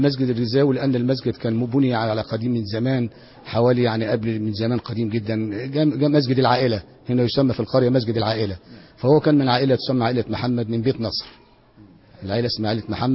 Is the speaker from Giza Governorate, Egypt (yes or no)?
yes; Girza, Giza Governorate, Egypt; وانا عن نفسي لما بروح بلد ونقول انت منين اقول له من جرزة